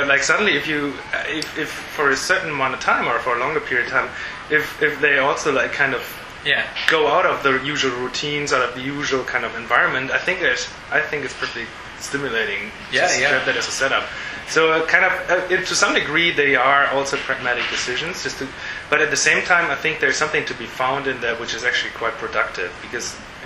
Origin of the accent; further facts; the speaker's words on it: Houston, Texas, United States; A Houston, but that's my hometown again.